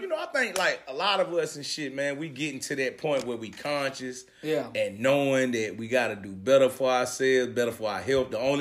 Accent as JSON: {"language": "English", "town": "Virginia Beach", "region": "Virginia", "country": "United States", "said": "I came back from Norfolk and shit. I'm Virginia Beach, man."}